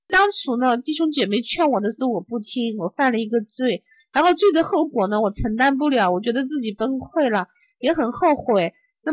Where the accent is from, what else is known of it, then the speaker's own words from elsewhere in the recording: China; 我是中国的